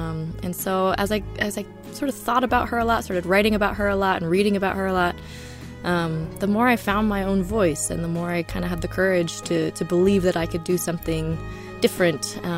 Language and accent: English; Denver, Colorado, United States; I'm from Denver, Colorado.